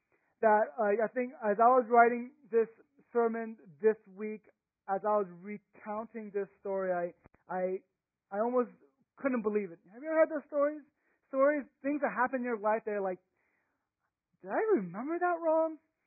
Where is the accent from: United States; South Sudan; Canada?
United States; Texas; And growing up in Texas, you don't get weather like what we have right now very often